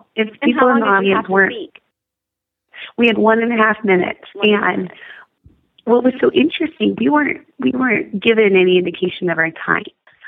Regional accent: Spokane, Washington, United States; we actually lost power in Spokane for 8 days in my hometown.

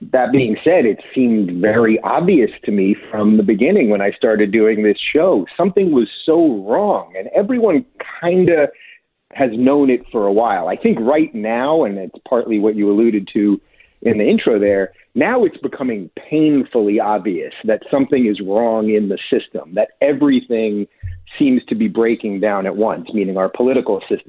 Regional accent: New York, United States; Yeah, well, I was a liberal my whole life. I come from New York.

